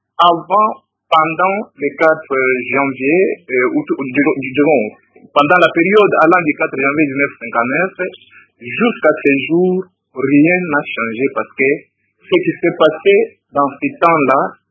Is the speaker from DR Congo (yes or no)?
yes; DR Congo; bien sûr, mais … parce que je suis congolais.